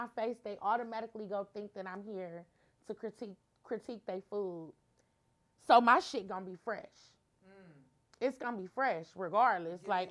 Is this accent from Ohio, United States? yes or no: yes; Cleveland, Ohio, United States; I mean, it's so funny because I'm from Cleveland, but I don't be outside.